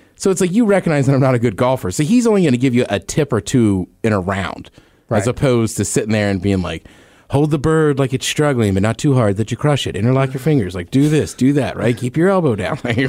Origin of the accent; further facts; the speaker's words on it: Maryland, United States; where I grew up in Maryland as a Maryland fan, like, I hate Duke, but they were never around because they were three states away.